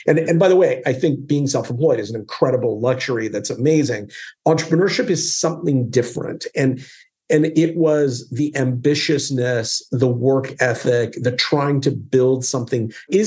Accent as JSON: {"language": "English", "town": "Calgary", "region": "Alberta", "country": "Canada", "tie": "born or raised there", "said": "I grew up in Alberta in Canada in a city called Calgary. So it was kind of, when I was there, it was half the size it is now. So it was really a town for all intents and purposes."}